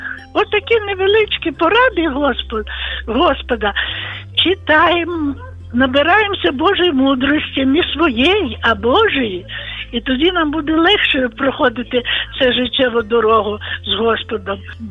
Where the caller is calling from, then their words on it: Volyn Oblast, Ukraine; я з Волині